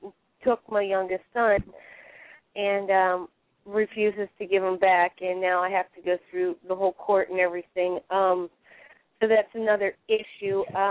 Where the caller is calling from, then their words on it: Pennsylvania, United States; I'm calling from Pennsylvania.